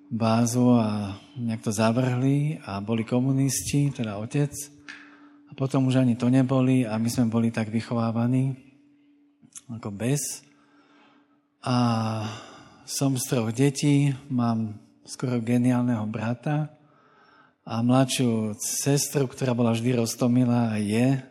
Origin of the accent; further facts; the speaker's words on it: Bratislava, Bratislava Region, Slovakia; Takže ja som Bratislavčan z centra, takže som taký ten mestský typko